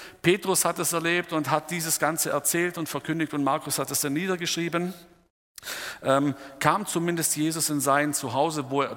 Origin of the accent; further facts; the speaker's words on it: Baden-Württemberg, Germany; Besonders bei uns im Süden, der Schwabe, der ist hier ganz heikel.